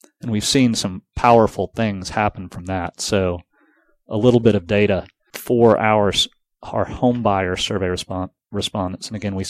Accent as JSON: {"language": "English", "town": "Atlanta", "region": "Georgia", "country": "United States", "tie": "born or raised there", "said": "I founded the business in Charleston, but moved it back here to my hometown shortly after launching. We've been working here in Atlanta since 2003."}